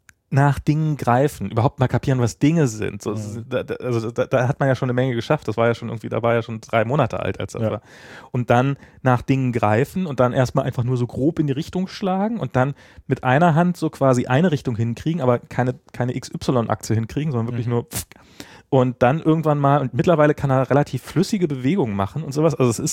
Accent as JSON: {"language": "German", "region": "East Germany", "country": "Germany", "said": "Ja, ich bin halt Ossi, ne?"}